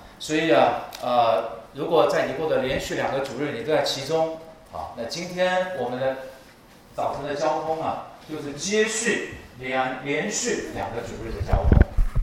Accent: China; 我就想到我们中国人常常讲顶天立地以后你还敢不敢讲这句话

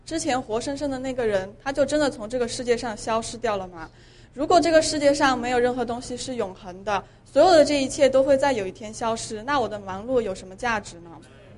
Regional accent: Chengdu, Sichuan, China; 我来自四川成都。我的故事比较长

